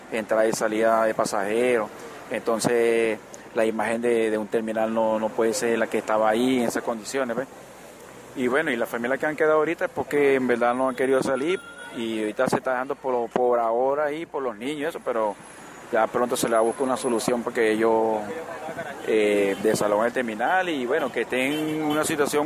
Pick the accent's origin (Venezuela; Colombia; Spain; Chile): Venezuela; Yo como representante venezolano